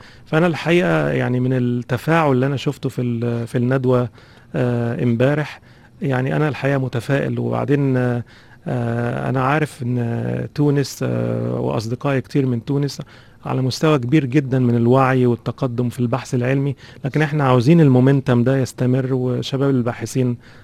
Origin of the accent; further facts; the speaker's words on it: Egypt; moved away as an adult; now in United Kingdom; انا من مصر اساسا بشتغل في انجلترا،